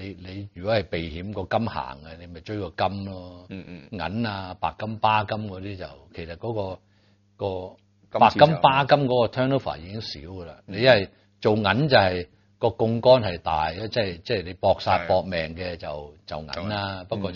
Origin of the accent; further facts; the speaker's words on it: Hong Kong; 佢本應係為咗滿足我哋港人個食用